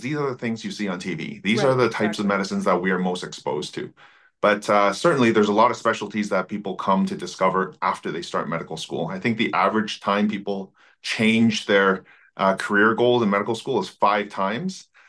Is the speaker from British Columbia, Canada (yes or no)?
yes; Vancouver, British Columbia, Canada; So I grew up in Vancouver. As a first-generation immigrant, I came here when I was really young, but spending most of my time in Vancouver